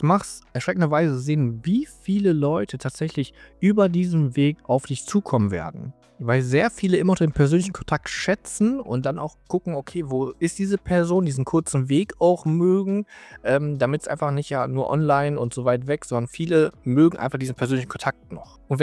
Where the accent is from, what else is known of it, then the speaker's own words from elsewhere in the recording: Hanover, Lower Saxony, Germany; Ich komme jetzt hier aus Hannover